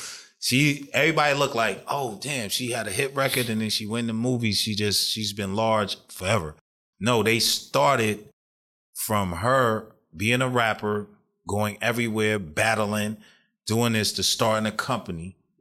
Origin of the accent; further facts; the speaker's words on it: New Jersey, United States; We came from Jersey. Dirty Jersey. New Jerome.